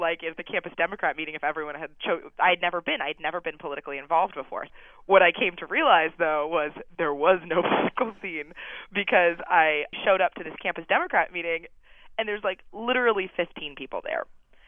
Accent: Los Angeles, California, United States; You know, this is my summer at home. I'm from Los Angeles.

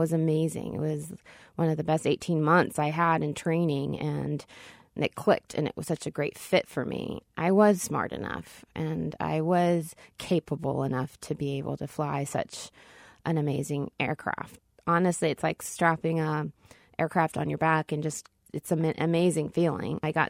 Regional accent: United States; I appreciated being an American, being part of the United States of America.

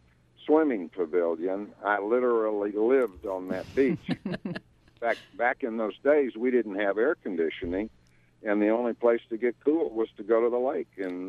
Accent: Dallas, Texas, United States; White Rock Lake was such a big part of my life growing up in East Dallas.

